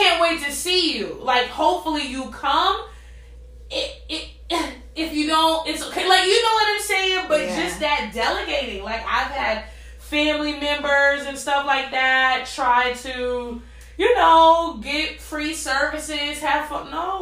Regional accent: Queens, New York, United States; they follow me because I'm from Queens and they represent Queens.

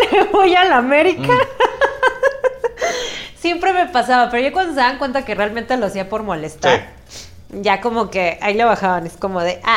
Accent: Guadalajara, Jalisco, Mexico; Neta, pues sí, somos de Guadalajara. Ustedes recuerden, estamos en la Perla Tapatía.

